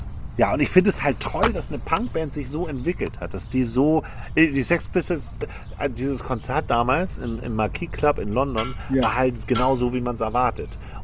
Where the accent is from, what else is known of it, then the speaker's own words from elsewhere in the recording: Hamburg, Germany; Und ich komme aus Altona in Hamburg